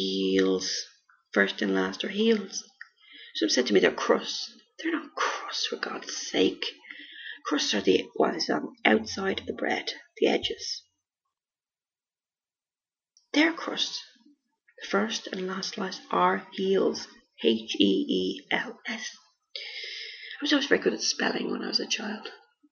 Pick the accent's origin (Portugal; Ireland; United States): Ireland; But we're Irish, we do these fun things, and it's the letter OR.